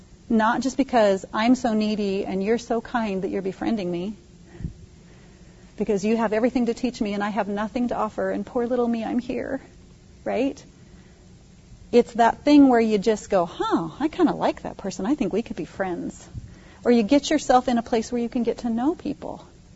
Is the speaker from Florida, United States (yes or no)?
no; Boise, Idaho, United States; hello, I'm from Boise, and they said, oh, okay, Boise, and people in rural Idaho are a little suspicious of Boise.